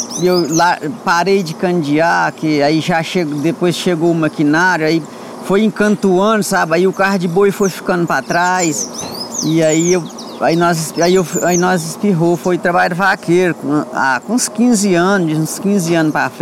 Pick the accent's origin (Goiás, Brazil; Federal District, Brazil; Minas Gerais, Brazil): Minas Gerais, Brazil; Vazante; Sou de Vazante